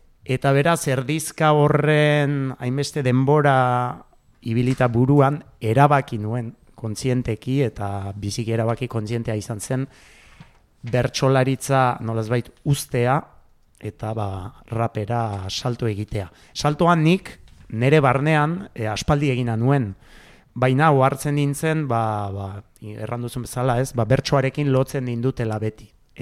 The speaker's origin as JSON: {"language": "Basque", "town": "Barakaldo", "region": "Basque Country", "country": "Spain", "tie": "born there", "said": "Eta horregatik sortu nintzen Barakaldo."}